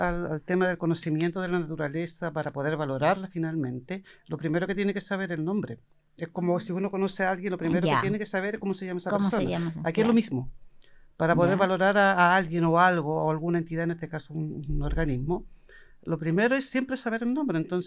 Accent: Santiago, Santiago Metropolitan, Chile; moved away as an adult; now in Osorno, Chile; yo soy de Santiago, pero llegué aquí a la universidad en el 2011 en un concurso que se hizo para proveer de profesores a diferentes departamentos de la universidad, y es así como me instalé acá en Osorno

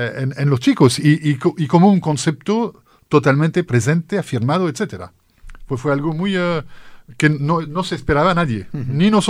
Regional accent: France; Spanish is a second language; yo siendo francés lo he vivido

